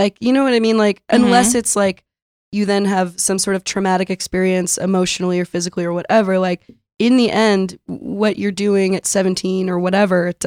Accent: San Diego, California, United States; now in Brooklyn, United States; I grew up in San Diego.

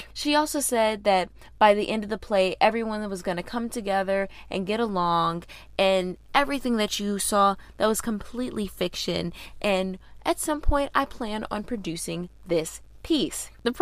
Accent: Georgia, United States; I'm looking at Georgia because y'all know we're from Georgia.

